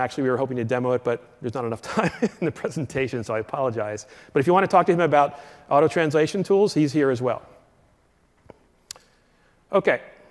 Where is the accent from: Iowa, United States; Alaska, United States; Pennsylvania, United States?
Pennsylvania, United States; Philadelphia; How you doing? Because I'm from Philly.